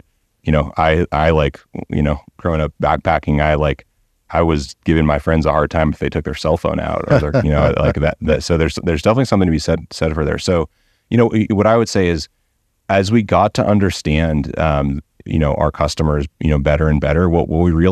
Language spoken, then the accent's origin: English; Colorado, United States; I grew up in Colorado. I'm a kind of native Coloradan, and love Colorado.